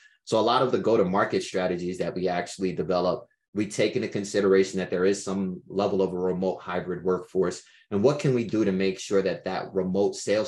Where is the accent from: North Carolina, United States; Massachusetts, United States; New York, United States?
New York, United States; Brooklyn; I grew up in Brooklyn. My parents are both Caribbean immigrants, so I'm first generation American.